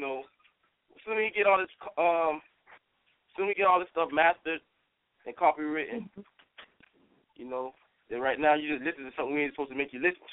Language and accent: English; Miami, Florida, United States; But we all from Broward. I was born and raised in Little Haiti. You know what I'm saying? Miami standing up.